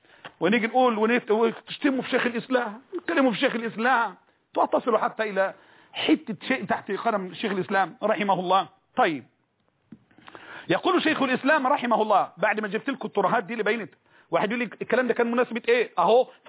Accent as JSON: {"language": "Arabic", "country": "Egypt", "said": "عندنا في مصر بالله في مصر الطيبة المباركة اللي مليئة بالعلم"}